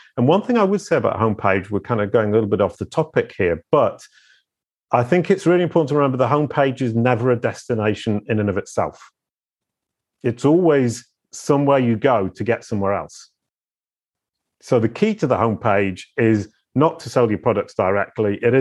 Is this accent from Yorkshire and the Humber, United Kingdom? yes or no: yes; Yorkshire and the Humber, United Kingdom; I was born in 1966 in Yorkshire, and I grew up with sheep and cows and went to Otley Comprehensive School.